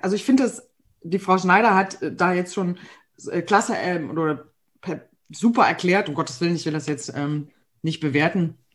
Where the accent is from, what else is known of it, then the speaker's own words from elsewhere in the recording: Berlin, Germany; Ich bin, wie gesagt, als Berliner Fresse